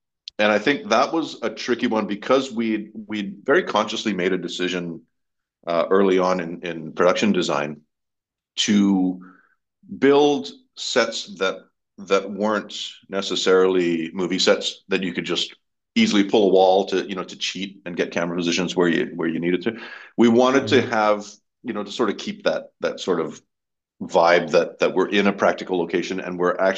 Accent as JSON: {"language": "English", "country": "Malaysia", "said": "And then of course she's Malaysian, I'm Malaysian, so that was one of the best parts of it for me"}